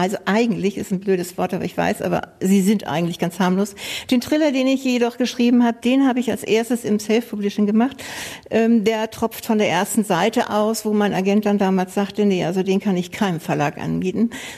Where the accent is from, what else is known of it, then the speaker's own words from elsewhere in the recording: Hamburg, Germany; Ich komme auch aus Hamburg, das ist richtig. Da lebe ich, da arbeite ich.